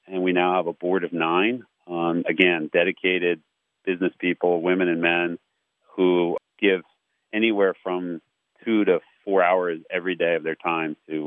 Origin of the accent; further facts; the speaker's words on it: Pennsylvania, United States; When my dear friend who I grew up with in the Reading, Lancaster area